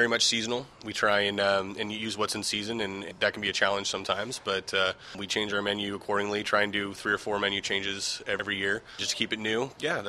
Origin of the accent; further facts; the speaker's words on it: Los Osos, California, United States; I grew up in Los Osos. Pretty much been here.